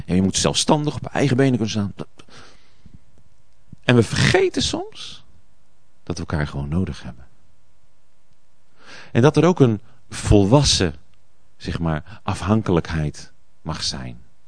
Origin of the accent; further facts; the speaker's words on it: Netherlands; en wij als Nederlanders zijn daar best heel sterk